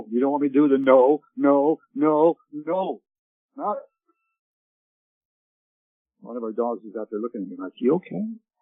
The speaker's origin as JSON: {"language": "English", "country": "Canada", "tie": "born or raised there", "said": "So when I was growing up in Canada, 1962 through 68"}